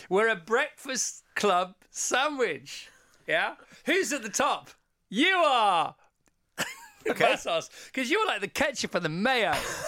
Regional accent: Oban, Scotland, United Kingdom; now in Bradford, United Kingdom; My amazing fiancé, Jonathan, and I are travelling up from Bradford to Oban, Scotland today, my hometown, to get married on Saturday.

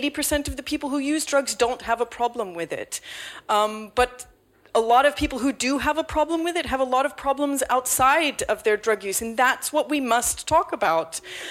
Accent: United States; as an American growing up in the Nancy Reagan era of just say no.

